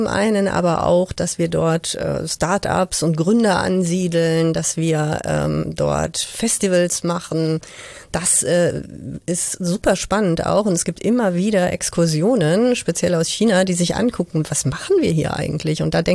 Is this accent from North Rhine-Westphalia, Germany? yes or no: yes; Cologne, North Rhine-Westphalia, Germany; Ich bin Kölnerin.